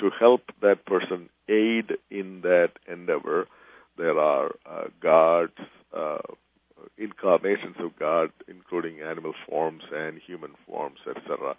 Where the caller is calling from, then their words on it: St. Louis, Missouri, United States; I'm talking from St. Louis, and 15 miles west of me is a $9 million Hindu temple building